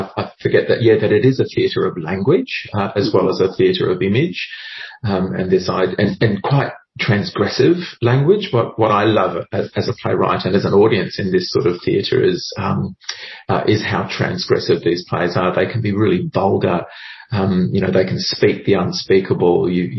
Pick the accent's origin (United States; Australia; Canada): Australia; Darwin, Northern Territory; I grew up in Darwin, and I won tickets on the radio.